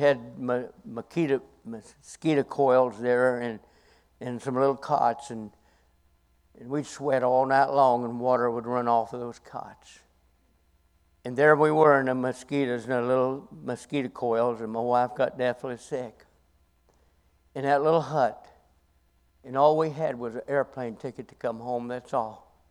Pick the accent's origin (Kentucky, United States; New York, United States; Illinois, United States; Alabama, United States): Kentucky, United States; Now, I'm from Kentucky, and we did homebrew, but we did moonshine